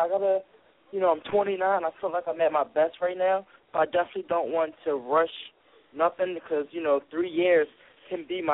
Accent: Philadelphia, Pennsylvania, United States; I'm from Philly. I don't shy from fights like that.

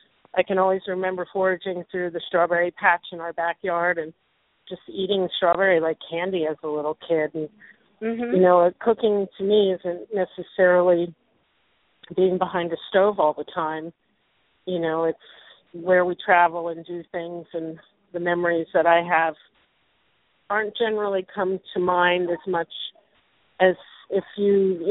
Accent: Delmar, United States; I grew up in Delmar, so I grew up by the beach.

